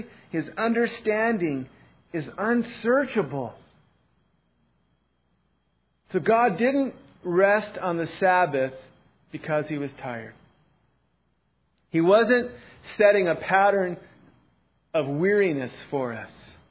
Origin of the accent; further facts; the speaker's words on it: Ireland; And I don't know, maybe it's because I'm Irish. I never feel that way.